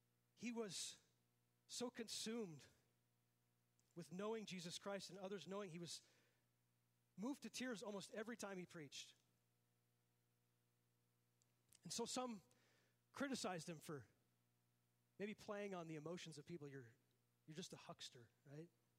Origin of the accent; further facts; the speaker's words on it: Minnesota, United States; And like growing up in Minnesota, we'd always say, you know, like the sauna would fix everything, right?